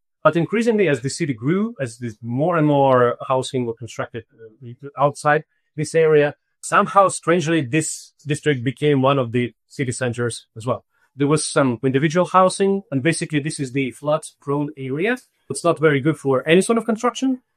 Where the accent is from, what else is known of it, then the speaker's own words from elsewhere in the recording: Tyumen, Tyumen Oblast, Russia; So one of them is Tumen, Russia, my hometown, where I've done some field work and I observed over the years.